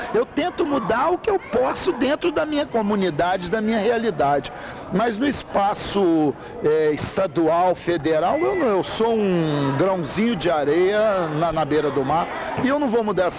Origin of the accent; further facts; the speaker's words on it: Juiz de Fora, Minas Gerais, Brazil; eu venho de Juiz de Fora.